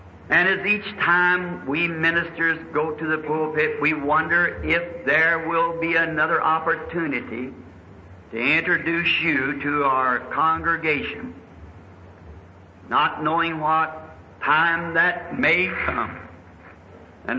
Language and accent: English; the South, United States; I'm a Southerner, slow to begin with.